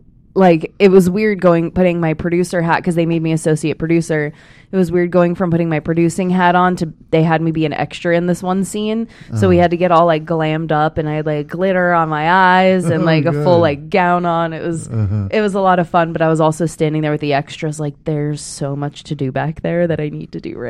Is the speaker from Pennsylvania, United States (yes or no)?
yes; Philadelphia, Pennsylvania, United States; I mean, I'm from Philly, so people get really crazy.